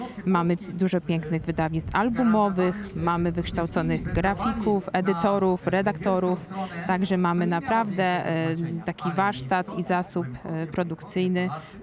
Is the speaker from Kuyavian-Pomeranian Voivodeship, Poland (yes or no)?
no; Żarnowiec, Subcarpathian Voivodeship, Poland; bo ja pochodzę z Żarnowca nieopodal Krosna